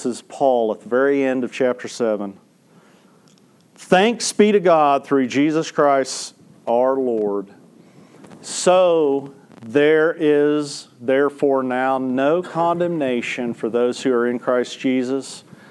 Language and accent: English; Topeka, Kansas, United States; in my hometown, where I grew up, in Topeka, Kansas.